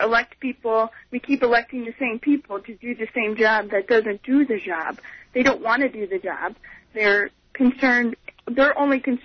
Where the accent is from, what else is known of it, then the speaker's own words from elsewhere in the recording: Cleveland, Ohio, United States; I'm from Cleveland, and my uncle has been out of work for 6 years in Cleveland.